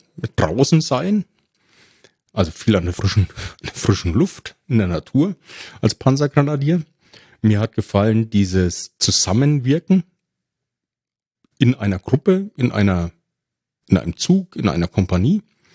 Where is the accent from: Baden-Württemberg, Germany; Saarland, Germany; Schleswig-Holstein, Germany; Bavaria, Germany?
Bavaria, Germany; Ebern; accent: Franconian; in meiner Heimatgemeinde in Franken, man hört es ja auch an meinem rollenden R, in Ebern